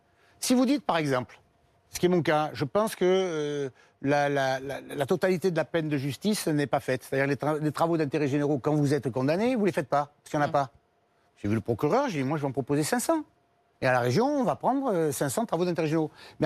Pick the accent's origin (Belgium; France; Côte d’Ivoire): France; Marseille, Provence-Alpes-Côte d'Azur; Je suis marseillais en plus.